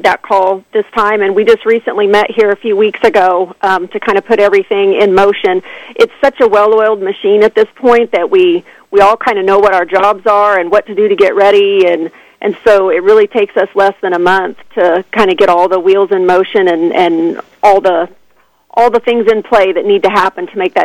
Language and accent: English; Arvonia, Kansas, United States; I grew up in Arvonia in that area, which is, you know, the most important Welsh community in Kansas, established in 1869